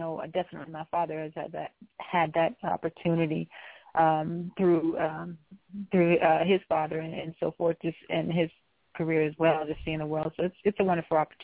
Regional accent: Canada; also born or lived in Germany / Texas; So, I was born in Germany. And so, Texas is like a home that I came back to because we lived in Texas for a bit as well. Before moving to Canada and before growing up in Canada.

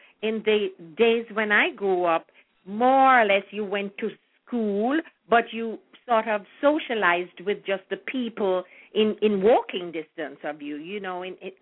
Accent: Jamaica; I have wonderful memories of my, you know, teenage years and growing up in Jamaica.

